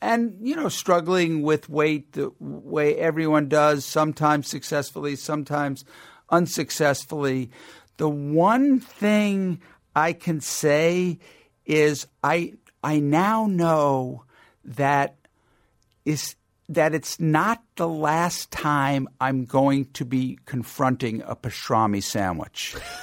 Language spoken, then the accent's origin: English; New York, United States; What makes me think of home, I grew up on Long Island